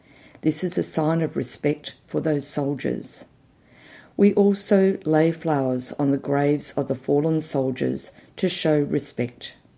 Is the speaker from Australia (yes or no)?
yes; Australia; I'm from Australia, and we have quite a lot of special public holidays.